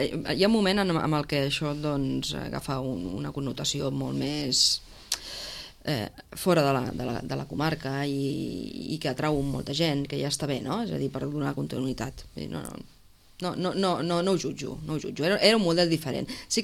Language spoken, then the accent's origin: Catalan; Sitges, Catalonia, Spain; els que som del poble, que som de Sitges i que som coneguts